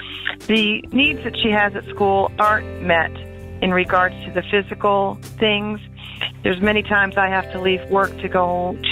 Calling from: Richmond, Virginia, United States; I'm calling from Richmond, Virginia.

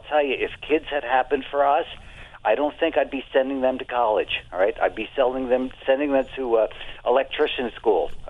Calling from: Pennsylvania, United States; from Pennsylvania.

